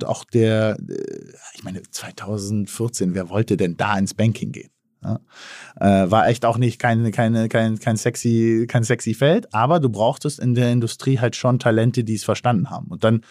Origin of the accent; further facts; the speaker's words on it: Berlin, Germany; born there; als gebürtiger Berliner